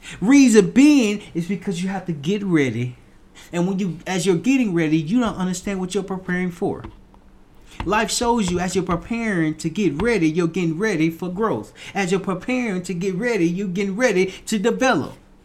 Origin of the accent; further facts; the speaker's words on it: Little Rock, Arkansas, United States; when I was staying in my hometown, Little Rock, Arkansas, as I'm staying in my hometown, I went to this event.